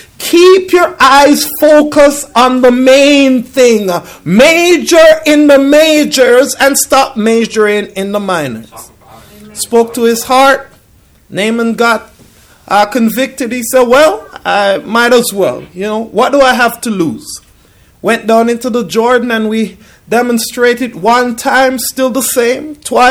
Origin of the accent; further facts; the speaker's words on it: Jamaica; I'm from Jamaica.